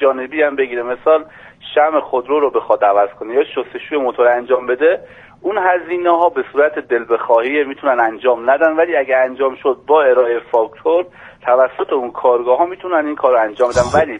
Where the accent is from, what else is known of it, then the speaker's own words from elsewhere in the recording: Iran; ایرانی هستیم در خدمت شما